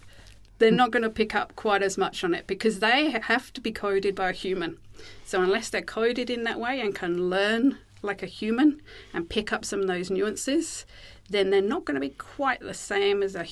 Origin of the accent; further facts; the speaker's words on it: England, United Kingdom; born there; I'm English born.